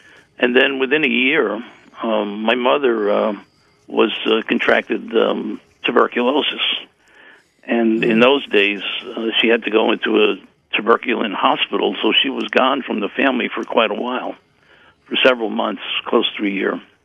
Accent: Brooklyn, New York, United States; Anyway, I grew up in Brooklyn, New York, which is where I'm from, in what I would consider to be probably an average Catholic family of the time.

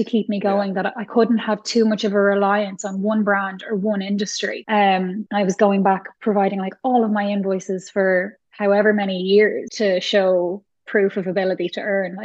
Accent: Naas, Kildare, Ireland; we bought in Naas, and that is my hometown

